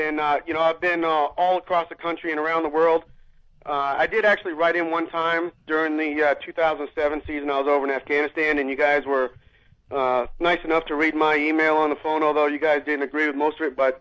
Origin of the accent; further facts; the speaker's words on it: New England, United States; And but I grew up in New England, so I've been a New England fan for my whole life.